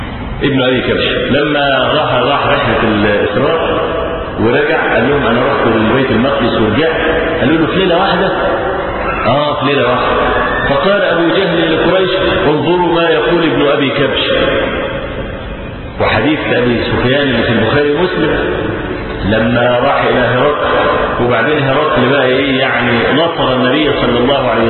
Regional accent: Egypt; احنا عندنا في مصر

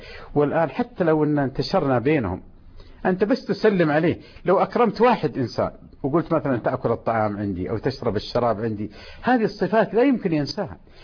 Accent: Medina, Medina Province, Saudi Arabia; وبعد حتى كنت أستحي أقول أنا من المدينة المنورة.

